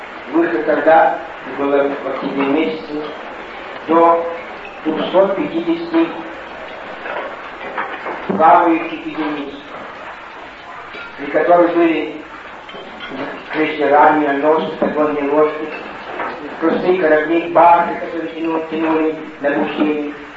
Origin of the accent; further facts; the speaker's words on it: Russia; moved away; Я понял, что мы уходим из России. Эти моменты были для многих ужасны. Люди плакали. Все жители Севастополя, которые нас провожали, встали на колени. Мы прощались с своей родиной.